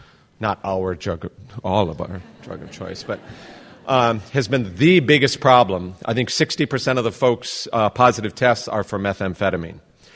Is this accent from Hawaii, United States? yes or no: yes; Honolulu, Hawaii, United States; I'm a judge from Honolulu, Hawaii.